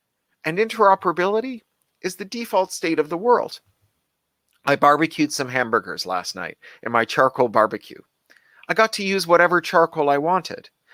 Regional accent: United Kingdom; now in Los Angeles, United States; Now, 5 years ago, I moved from the United Kingdom here to Los Angeles. And here in Los Angeles, 5 years later, we are in routine contact with my family in London and in Wales and in Toronto.

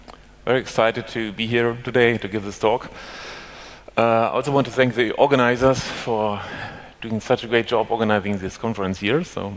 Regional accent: Leipzig, Saxony, Germany; so I'm from Leipzig, which is a city here in Southeast Germany.

